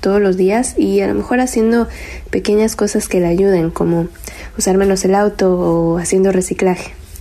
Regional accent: Mexico; now in Buenos Aires, Argentina; mexicana viviendo en Buenos Aires.

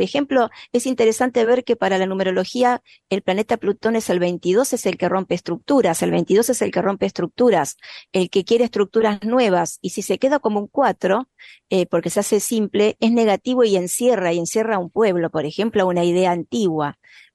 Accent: Argentina; nosotros somos República Argentina, pero por lo general no nos llamamos República Argentina, decimos Argentina.

